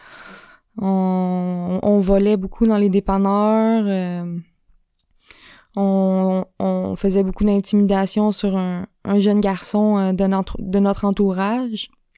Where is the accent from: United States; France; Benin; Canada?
Canada; Upton, Quebec; also born or lived in Saint-Hyacinthe; je suis née à Saint-Hyacinthe en 1995, donc ce qui me donne 25 ans, en fait. Je suis née dans une famille assez, comment je pourrais dire, défavorisée, pauvre. On vivait dans une maison mobile à Upton.